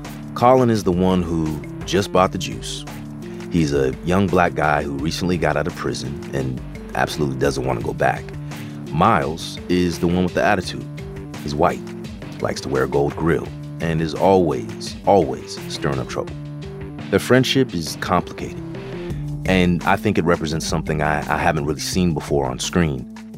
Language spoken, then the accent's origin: English; California, United States; Like me, he was also born and raised in the Bay Area.